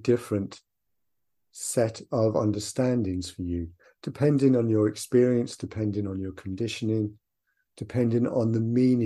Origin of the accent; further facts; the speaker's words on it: Ireland; moved away as an adult; now in England; I was born in England to Irish parents. I moved back when I was a child to Ireland. Lived in Ireland till I was about 25, and then have since lived here for over 35 years. So, in one sense, I've lived more time in England. But my perception is of myself as Irish.